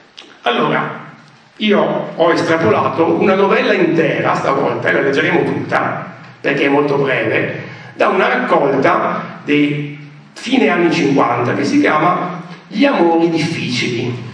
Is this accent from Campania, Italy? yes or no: no; Venice, Veneto, Italy; a Porto Marghera, vicino a dove sono nato io, sono veneziano, avevo Porto Marghera davanti agli occhi